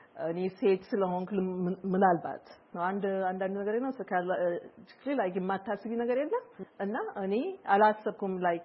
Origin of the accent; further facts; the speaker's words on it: Dire Dawa, Ethiopia; also born or lived in Djibouti; now in United States; የተወለድኩት ድሬዳዋ ያደኩት ያውና ድሬዳዋና ጅቡቲ መሃል ነው።